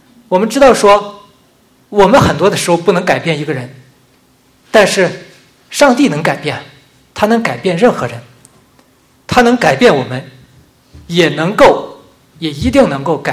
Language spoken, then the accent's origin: Chinese; Northeast China, China; accent: Northeastern; 像我们东北话就说，那差哪呀？